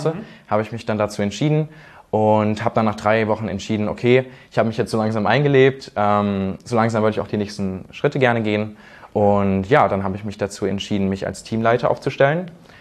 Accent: Thuringia, Germany; ich komme aus Thüringen

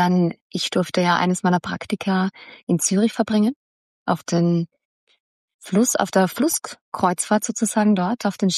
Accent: Austria

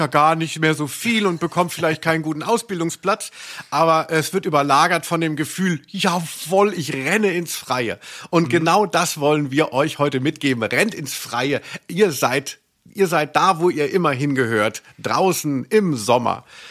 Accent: Hesse, Germany; aus meiner Heimat Südhessen

